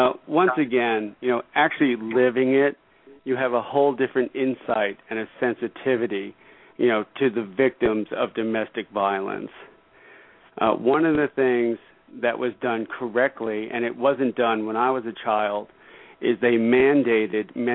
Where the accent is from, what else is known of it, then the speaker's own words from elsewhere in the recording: Bronx, New York, United States; I grew up in the South Bronx